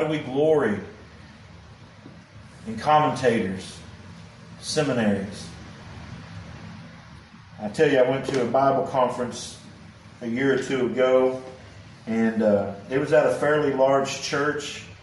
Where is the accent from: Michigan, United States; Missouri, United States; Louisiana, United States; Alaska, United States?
Missouri, United States; Joplin; Well, I'm from Joplin.